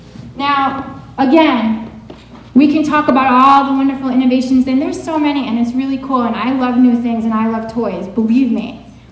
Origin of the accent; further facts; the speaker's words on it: Scranton, Pennsylvania, United States; I mean, I'm from Scranton, and I was shocked.